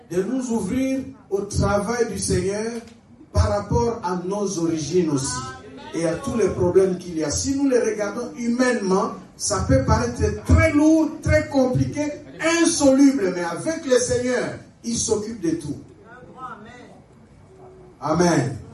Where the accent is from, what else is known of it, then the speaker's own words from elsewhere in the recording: Kikwit, Kwilu, DR Congo; C'était courant chez moi à Kikwit. Ce que je vous dis là, c'était courant chez tout jeune gens qui est né à Kikwit, qui a grandi.